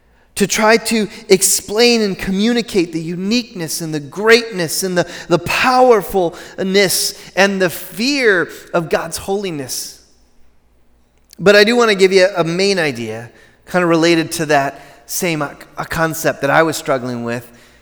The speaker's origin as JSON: {"language": "English", "region": "Michigan", "country": "United States", "tie": "born or raised there", "said": "growing up in Michigan, as many of you probably did, I visited Lake Michigan almost every summer."}